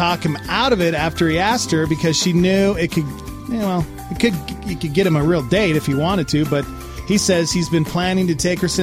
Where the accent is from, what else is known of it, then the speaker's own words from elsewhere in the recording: Montana, United States; I went to prom, back where I grew up in Montana, we had prom all 4 years.